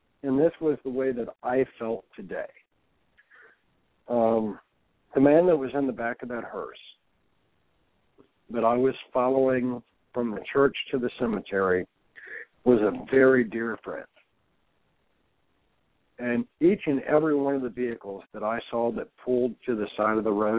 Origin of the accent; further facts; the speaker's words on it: Ohio, United States; Now, I grew up in Northwest Ohio. It was corn country.